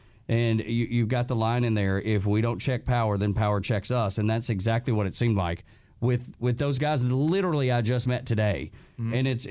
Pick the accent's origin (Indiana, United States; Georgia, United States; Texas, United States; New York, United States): Georgia, United States; Dalton; So I grew up in Dalton, Georgia, just south of Chattanooga.